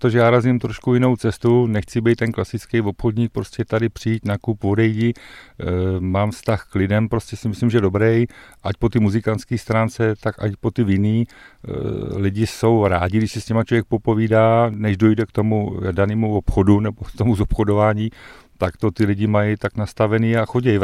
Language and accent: Czech; Bohemian Paradise, Czechia; na to, že jsem teda pocházím z Českého ráje, těžký pivař